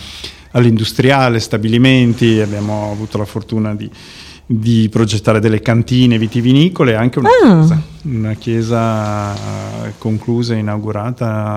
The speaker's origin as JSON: {"language": "Italian", "town": "Turin", "region": "Piedmont", "country": "Italy", "tie": "born there", "said": "Io sono torinese di nascita e, nonostante abbia girato parecchio più possibile nel mondo, comunque vivo e lavoro a Torino di base. Ultimamente condivido un po' la mia esistenza fra Torino e Berlino"}